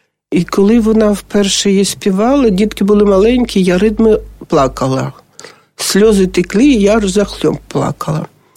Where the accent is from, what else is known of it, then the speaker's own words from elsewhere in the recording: Kyiv, Ukraine; А ми корінні кияни.